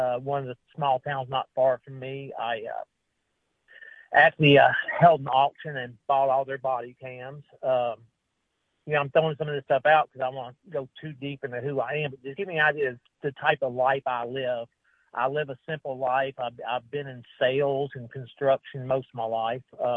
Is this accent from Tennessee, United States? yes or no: yes; Memphis, Tennessee, United States; I grew up in Memphis. I lived in Memphis until I was around 32 years old.